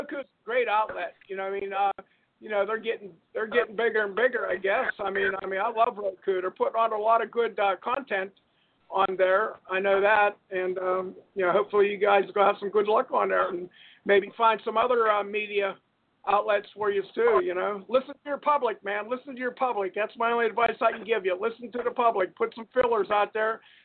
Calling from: Pennsylvania, United States; I'm calling here from Pennsylvania.

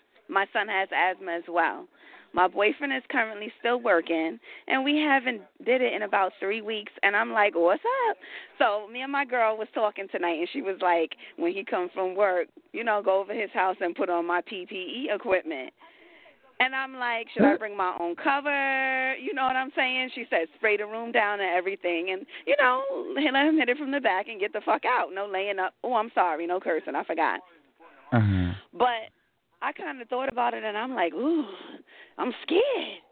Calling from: Connecticut, United States; Connecticut.

